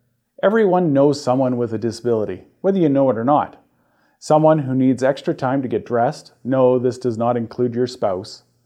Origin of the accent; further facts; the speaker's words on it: Canada; We're Canadian, so we'll focus on Canadian programs regularly.